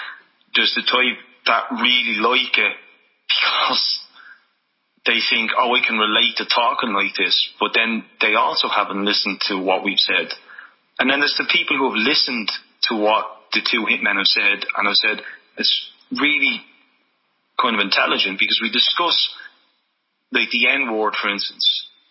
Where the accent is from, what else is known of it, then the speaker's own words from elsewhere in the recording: Ireland; well, you know, we're Irish.